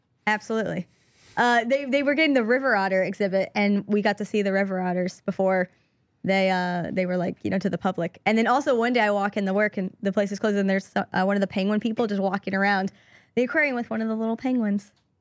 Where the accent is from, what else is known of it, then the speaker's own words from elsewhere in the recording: San Francisco, California, United States; Malls. San Francisco.